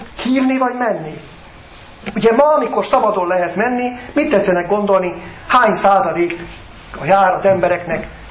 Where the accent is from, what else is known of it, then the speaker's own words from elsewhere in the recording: Budapest, Hungary; Még Budapest is, ahonnan én jöttem.